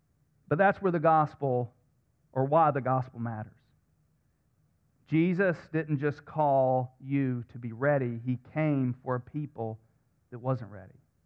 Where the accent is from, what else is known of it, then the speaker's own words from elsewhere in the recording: Pinehurst, North Carolina, United States; My pastor back home used to say all the time, we're from Pinehurst, Southern Pines.